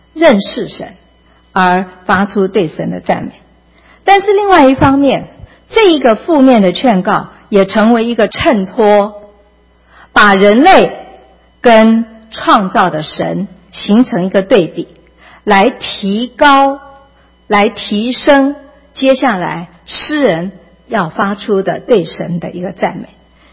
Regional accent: China; 特别是我们中国人的观念很不一样。

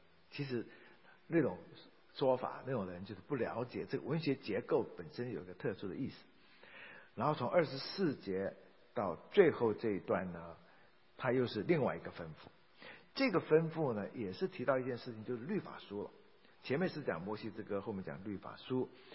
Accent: China; 我话先说在前面，我们中国人所说的，我丑话先说在前面啊

